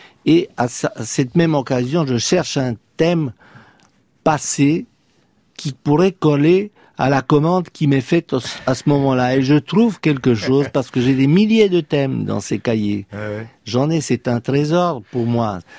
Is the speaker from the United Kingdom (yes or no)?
no; Romania; French is a second language; Quand j'étais petit en Roumanie, il y avait un orchestre